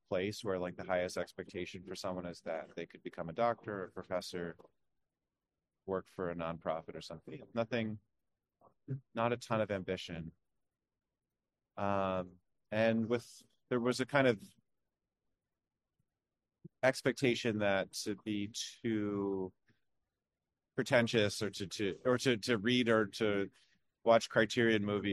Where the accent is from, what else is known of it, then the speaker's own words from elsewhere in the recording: Bethlehem, Pennsylvania, United States; I grew up in Bethlehem, which is, yeah, like a really normal place, like 80,000 people, suburbs around the town, which probably are another like 40,000 people. So it's not tiny, but it's not big. And it's colonial, but also industrial and suburban, but it's also urban.